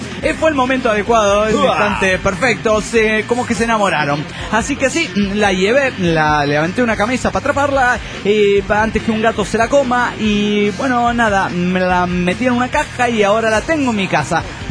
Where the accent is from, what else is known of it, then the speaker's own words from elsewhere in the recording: Chetumal, Quintana Roo, Mexico; de Chetumal, que en Tanaro, México.